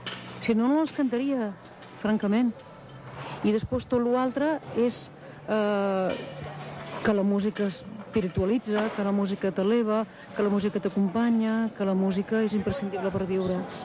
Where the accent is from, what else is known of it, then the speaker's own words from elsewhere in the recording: Gornal, Catalonia, Spain; El senyor rector del meu poble, Gornal, ens ensenyava.